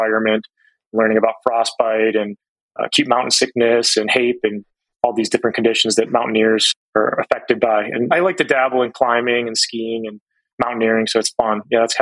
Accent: Cleveland, Ohio, United States; So I grew up in Cleveland, Ohio. I did all my school in Ohio as well.

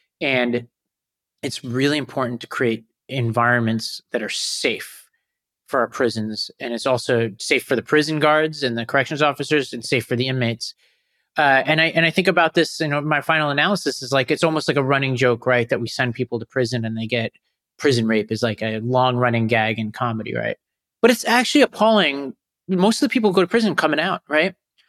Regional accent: New York, United States; And then in some places, like my home state of New York, there doesn't seem to be any sense of justice the other way, right?

